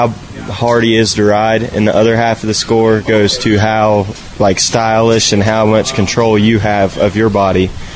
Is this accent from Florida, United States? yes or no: yes; Polk City, Florida, United States; Polk City, Florida.